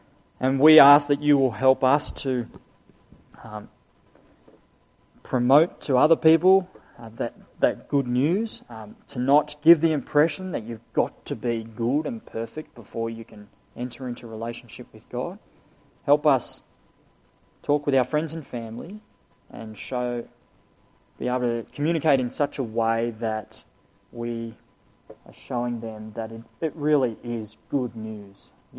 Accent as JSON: {"language": "English", "region": "England", "country": "United Kingdom", "said": "But yeah, we're English, so we like to have a lucky dip with the Bible."}